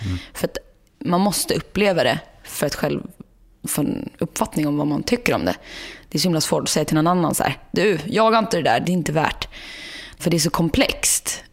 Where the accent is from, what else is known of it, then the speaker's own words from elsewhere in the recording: Sweden; Som svensk då, så är det lite den här, jag ska passa på.